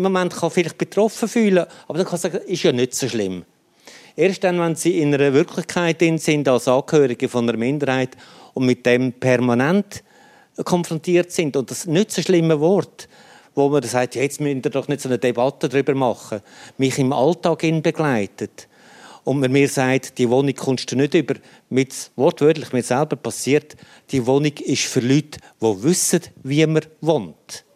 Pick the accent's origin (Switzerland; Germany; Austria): Switzerland; wenn ich als Schweizer ins Ausland gehe, im deutschen Sprachraum, ist mir lange dann als Kuhschweizer ausgelacht worden.